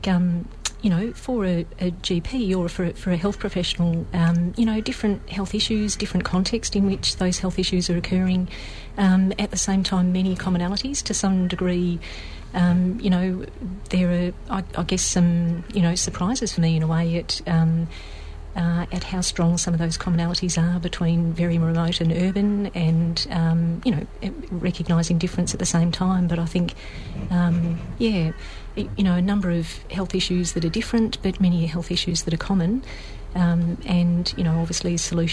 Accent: Melbourne, Victoria, Australia; moved away as an adult; also born or lived in Townsville / Arnhem Land; I was born and bred in Melbourne, actually, and left Melbourne in my mid-20s, which is a little while ago now. Made my way to Northern Australia, so I moved to Townsville and then spent some time in Arnhem Land, in West Arnhem, for 3 years.

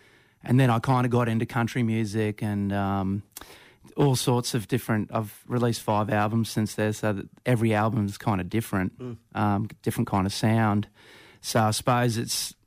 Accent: Queensland, Australia; born there; Even though I was born in Queensland. My parents moved up here in, I think, 75, 76.

